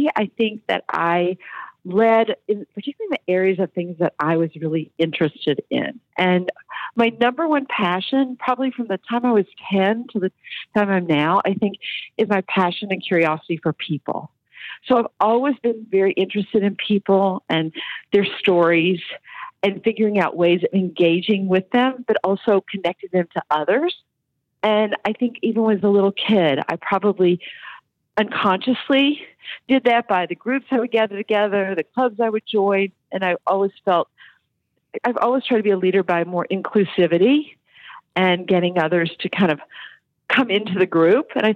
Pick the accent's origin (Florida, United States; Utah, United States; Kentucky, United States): Kentucky, United States; Ashland; Yeah, I'm a small-town girl. I grew up in Ashland, Kentucky. It's a small-town in eastern Kentucky.